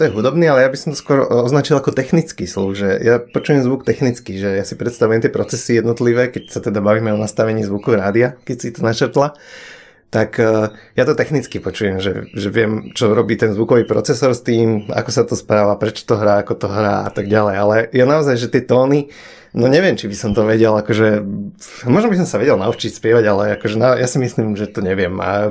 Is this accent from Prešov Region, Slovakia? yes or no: no; Piešťany, Trnava Region, Slovakia; u nás v Piešťanoch sa dalo chytiť E-Dry.